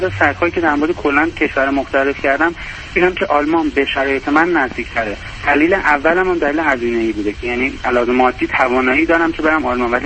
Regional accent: Iran; اینجا به خاطر اینکه وطنم و هم زبونم

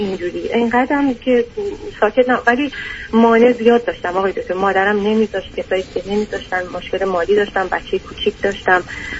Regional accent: Iran; moved away as an adult; 14 15 ساله من خارج از ایران هستم.

